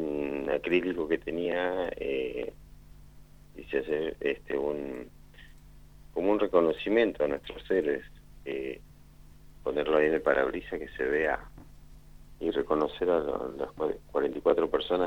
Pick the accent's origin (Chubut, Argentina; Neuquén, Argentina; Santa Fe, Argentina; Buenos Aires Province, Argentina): Chubut, Argentina; Trelew; now in Comodoro Rivadavia, Argentina; Yo vengo de chico, estuve en Trelew y quise hacerlo en Trelew hace como 25 años atrás